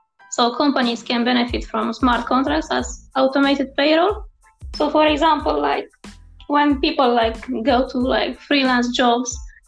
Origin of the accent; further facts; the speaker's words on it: Romania; English is a second language; moved away as an adult; now in United Kingdom; I'm 20-something, let's say. So, okay. Yeah, and I'm from Romania, and I came in England 6 years ago to study psychology